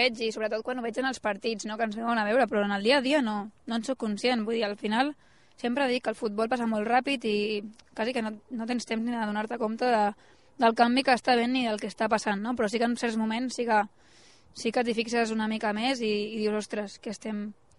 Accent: Sant Pere de Ribes, Catalonia, Spain; Jo visc a Ribes, al meu poble de sempre

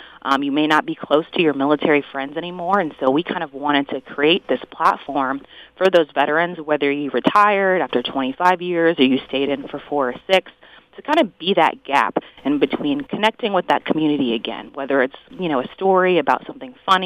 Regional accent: Los Angeles, California, United States; moved away as an adult; As you stated, I grew up in the Los Angeles area and I just kind of wanted to go out of state for school.

